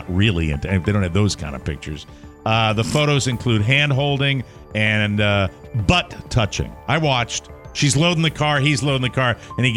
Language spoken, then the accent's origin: English; United States; I'm an American like everybody else